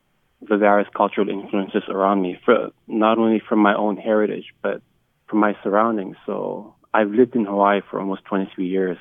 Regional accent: Palau; So even though I'm from Palau

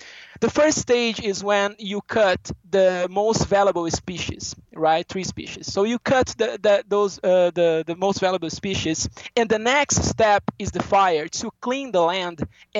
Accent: South Region, Brazil; I was born in South Brazil, so I finished my undergrad there, and then I moved to the Brazilian Space Agency, which is in Sao Paulo State, and then I got there, you know, I'm from South Brazil

